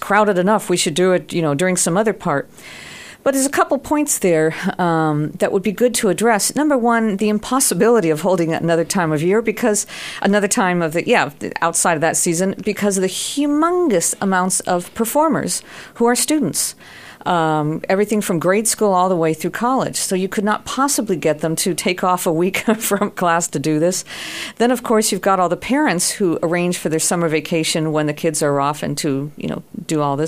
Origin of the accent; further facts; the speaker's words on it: Santa Barbara, California, United States; If we grew up here in Santa Barbara, we tend to take it for granted.